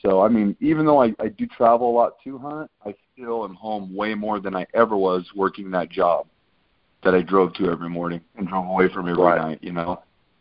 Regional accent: Idaho, United States; if I were to move back to my home state of Idaho, I would actually have more opportunity to continue to do what I'm doing.

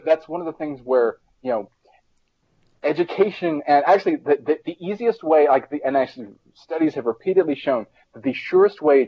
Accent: the South, United States; I was raised in the South.

